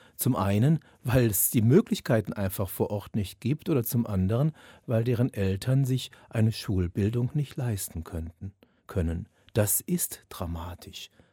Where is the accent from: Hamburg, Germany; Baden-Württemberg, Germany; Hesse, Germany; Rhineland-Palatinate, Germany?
Rhineland-Palatinate, Germany; Ich stamme aus dem Bistum Trier, aus der Mosel- und Eifelgegend. In meiner Heimat gibt es sehr wenig Kolpingsfamilien.